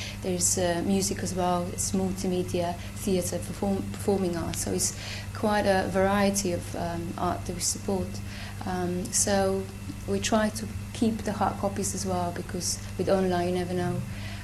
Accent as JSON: {"language": "English", "town": "Ljubljana", "country": "Slovenia", "second_language": "English", "said": "I'm coming from Ljubljana, Slovenia"}